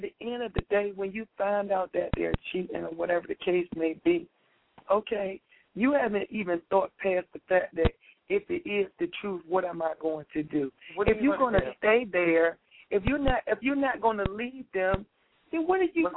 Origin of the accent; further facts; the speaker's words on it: Virginia, United States; I'm from Virginia, boo. I'm a little country.